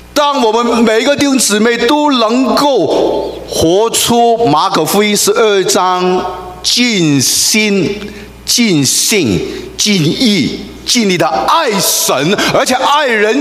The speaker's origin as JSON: {"language": "Chinese", "country": "Hong Kong", "tie": "born there", "said": "我们生在香港，英国殖民地，"}